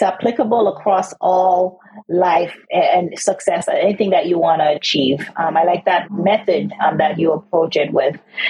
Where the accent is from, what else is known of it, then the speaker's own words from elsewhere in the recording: Haiti; I'm from Haiti, and sometimes we don't always have fresh, clean water.